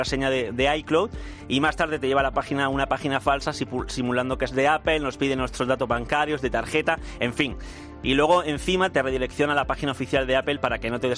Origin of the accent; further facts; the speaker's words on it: Alavia, Andalusia, Spain; Que son de Alavia, de mi pueblo almeriense.